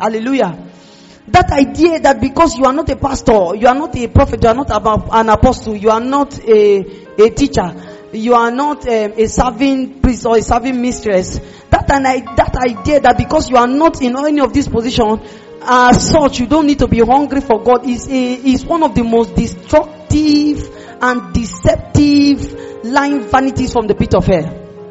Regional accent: Nigeria; accent: Nigerian English; I'm using Nigerian English.

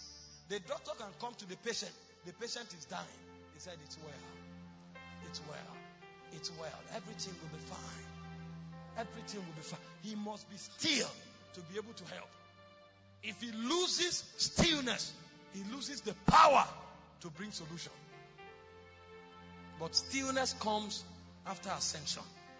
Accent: Nigeria; I come from Nigeria where we have vigils most of the time.

